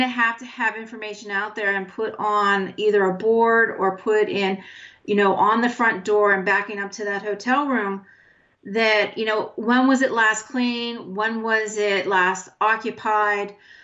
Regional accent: Johnstown, Pennsylvania, United States; I can speak for my own hometown back in Pennsylvania. I am from Pennsylvania. Johnstown holds Thunder in the Valley every summer.

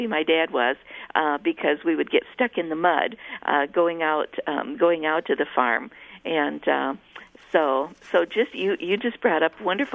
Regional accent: Marshalltown, Iowa, United States; Well, my hometown is Marshalltown, Iowa.

